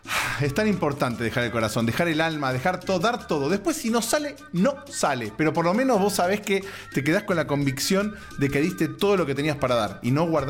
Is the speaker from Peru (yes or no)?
no; Argentina; now in United States; hace un día se cumplieron 4 años desde que nos vinimos desde Argentina acá a Estados Unidos en esta aventura que estamos viviendo